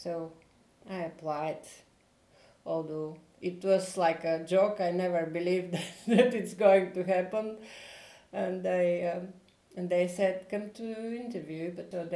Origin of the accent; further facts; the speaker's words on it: Bulgaria; born there; English is a second language; So I was born in Bulgaria some time ago.